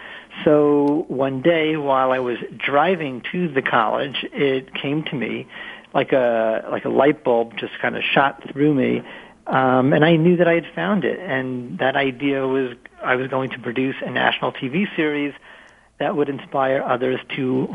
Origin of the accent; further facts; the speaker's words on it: New York City, New York, United States; I'm born and raised in New York City. I wanted to go back there and volunteer, help out, do what I can.